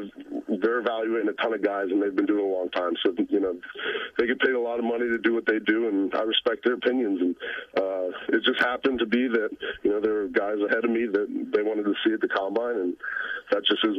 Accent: Maryland, United States; also born or lived in Virginia; Yeah, the D.C. area. I grew up in Maryland. I was born and raised in Maryland and lived in Virginia the last 10 to 12 years.

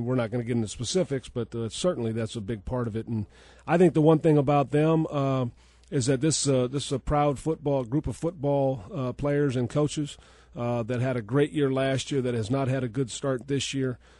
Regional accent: California, United States; taking me to Raiders games growing up in the Bay Area

